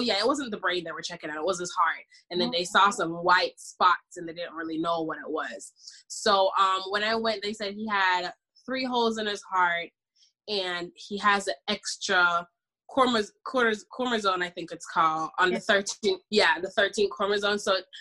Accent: Jamaica; I'm Jamaican, by the way. I'm from the islands.

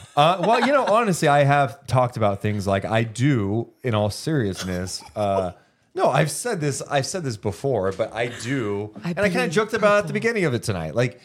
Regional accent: Sacramento, California, United States; and I'm born and raised in Sacramento, I'm not like, hey, dude, I'm impartial, blah, blah, blah.

